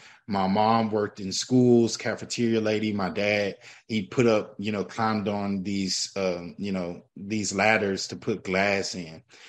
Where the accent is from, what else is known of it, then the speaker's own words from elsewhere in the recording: Houston, Texas, United States; And so a little bit about me, born and raised in Houston, Texas.